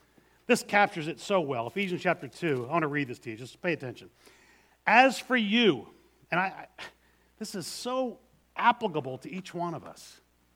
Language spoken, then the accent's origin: English; Philadelphia, Pennsylvania, United States; Growing up in Philadelphia, you're born, it's in your DNA.